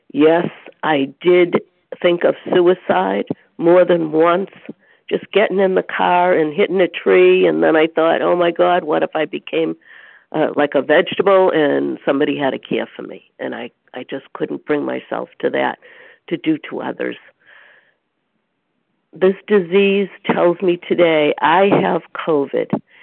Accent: Boston, Massachusetts, United States; I am from the South Shore area of Boston, Massachusetts.

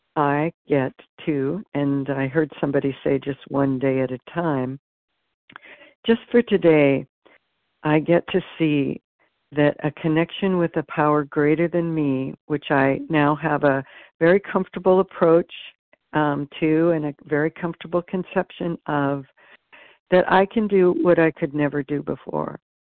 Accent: California, United States; I'm from California.

